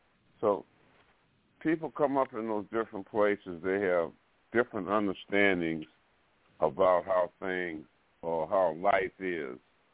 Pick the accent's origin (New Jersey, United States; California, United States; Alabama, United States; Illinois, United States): Alabama, United States; Fairhope; I'm from Alabama, too. A place called Fairhope, Alabama, down on across on the eastern shore of Mobile Bay.